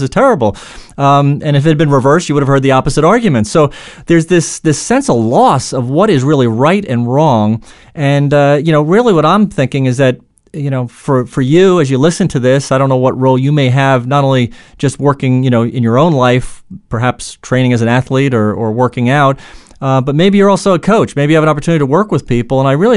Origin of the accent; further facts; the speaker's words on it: Bronx, New York, United States; I lived in the Bronx. You might say, well, I don't know if you're very fortunate growing up in the Bronx